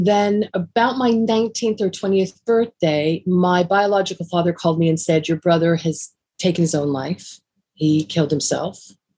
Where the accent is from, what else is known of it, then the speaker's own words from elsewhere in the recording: California, United States; I grew up in California, and as you can imagine, in the 70s, I was born in the very early 70s, 71.